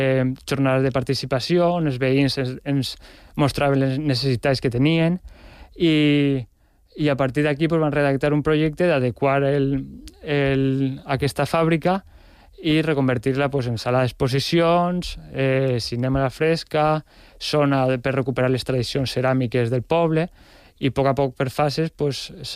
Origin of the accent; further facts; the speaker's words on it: Onda, Valencian Community, Spain; hi havia en el meu poble en Onda, una fàbrica de ceràmica de 1827